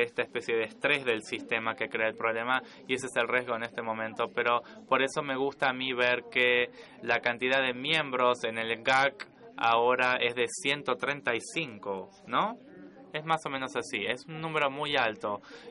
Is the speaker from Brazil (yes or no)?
yes; Brazil; soy de Brasil.